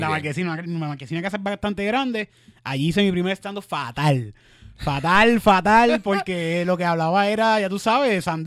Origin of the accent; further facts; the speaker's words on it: Cayey, Puerto Rico; Yo soy un jíbaro. Totalmente. Realmente yo soy un jíbaro de Calley.